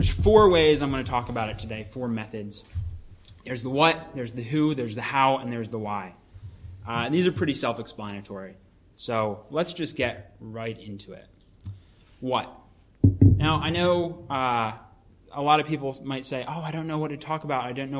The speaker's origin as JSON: {"language": "English", "town": "Philadelphia", "region": "Pennsylvania", "country": "United States", "tie": "born or raised there", "said": "I grew up in Philadelphia. I was living at home in Philadelphia."}